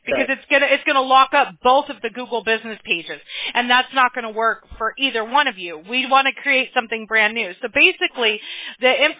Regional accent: Apple Valley, California, United States; I grew up in Apple Valley, and I owned a house in Corona.

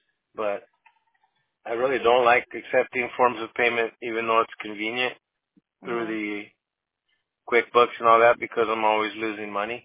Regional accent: Oxnard, California, United States; well, I'm from Oxnard, so that's just

